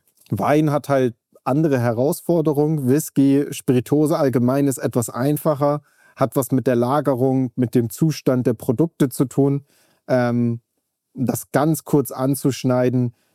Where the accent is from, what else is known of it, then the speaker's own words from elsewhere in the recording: Oldenburg, Lower Saxony, Germany; now in Munich, Germany; gebürtiger Oldenburger, lebe mittlerweile im wunderschönen München.